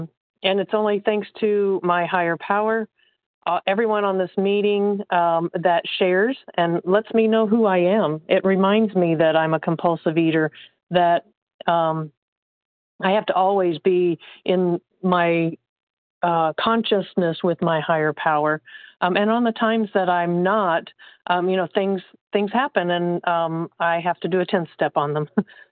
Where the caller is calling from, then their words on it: Indiana, United States; I'm calling from Indiana.